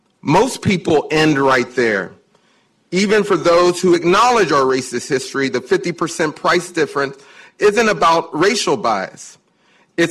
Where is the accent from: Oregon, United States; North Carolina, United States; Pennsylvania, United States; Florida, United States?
Pennsylvania, United States; Wilkinsburg; I've had the opportunity to go back to my hometown in Wilkinsburg, Pennsylvania. It's surrounded by the city of Pittsburgh.